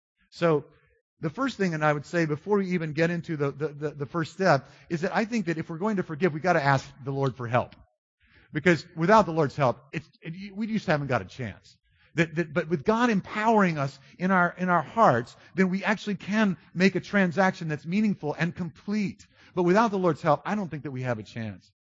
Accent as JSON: {"language": "English", "town": "Charlotte", "region": "North Carolina", "country": "United States", "tie": "born or raised there", "said": "Now, I grew up in the South. My mom was a chain smoker when I was a little kid. And we had this field in our backyard of clover. And clover in the South, in Charlotte, North Carolina at least, is like honeybee heaven."}